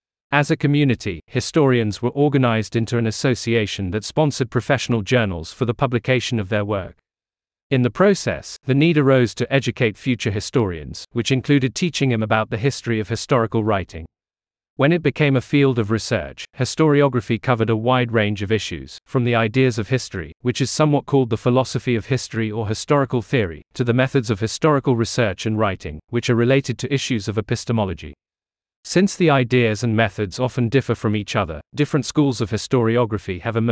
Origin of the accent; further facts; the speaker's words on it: Shanghai, China; received my higher education in both China and the United States, earning my PhD in the latter. I grew up in Shanghai, then the largest city in China. My parents are intellectuals